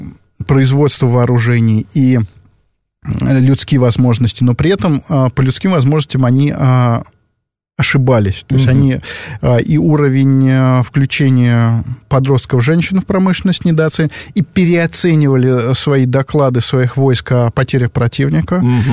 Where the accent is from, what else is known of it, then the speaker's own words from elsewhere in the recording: Tashkent, Uzbekistan; в моем родном городе Ташкенте